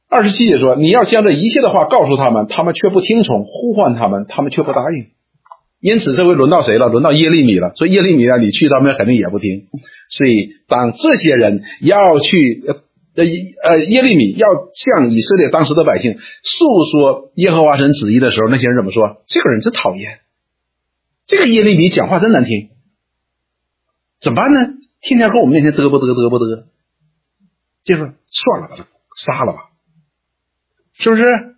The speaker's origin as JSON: {"language": "Chinese", "country": "China", "said": "我们中国人呢怎么说我不知道"}